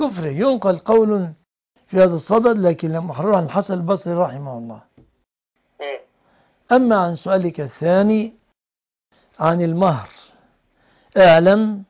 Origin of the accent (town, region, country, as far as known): Egypt